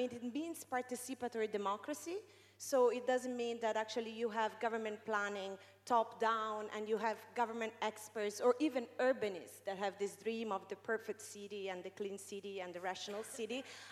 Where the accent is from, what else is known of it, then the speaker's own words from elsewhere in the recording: Rome, Lazio, Italy; I'm from Rome, but also I go often to Naples.